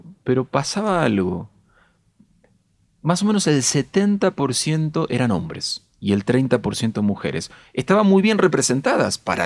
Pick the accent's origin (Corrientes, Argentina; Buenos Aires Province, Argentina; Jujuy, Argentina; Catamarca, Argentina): Buenos Aires Province, Argentina; Castelar; Soy de Castelar, 40 kilómetros.